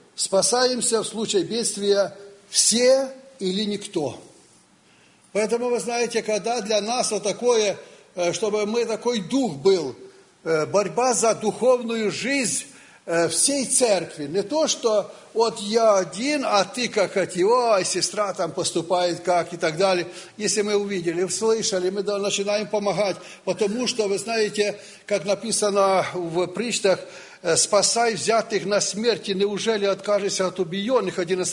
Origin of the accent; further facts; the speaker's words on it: Kropyvnytskyi, Kirovohrad Oblast, Ukraine; мы приехали с Украины, город Кировоград. Это город по географическому расположению в центре Украины.